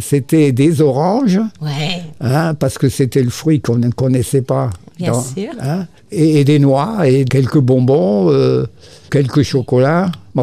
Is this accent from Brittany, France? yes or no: no; Reiningue, Grand Est, France; Je suis un Alsacien de la banlieue ouest de Mulhouse, un petit village qui s'appelle Reiningue et qui est au bord de la Dolère.